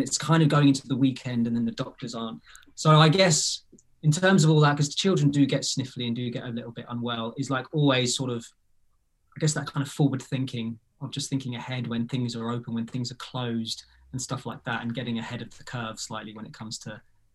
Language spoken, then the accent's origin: English; London, United Kingdom; I grew up in Southeast London